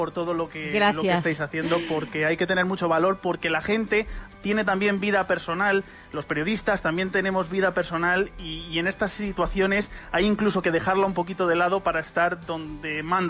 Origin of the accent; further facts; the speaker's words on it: Madrid, Community of Madrid, Spain; Ya os lo digo como ciudadano, como madrileño.